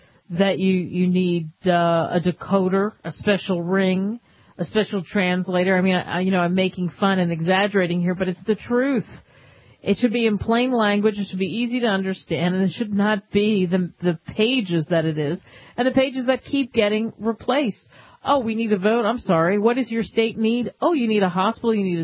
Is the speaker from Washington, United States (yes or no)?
no; Camden, New Jersey, United States; The first drive-in movie was in 1933, a stone's throw away from where I grew up in Camden, New Jersey, right?